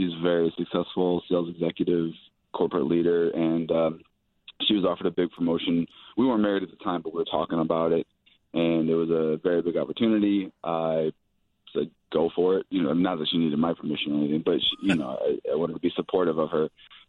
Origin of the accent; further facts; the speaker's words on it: Naperville, Illinois, United States; now in Cincinnati, United States; I grew up in Naperville, actually.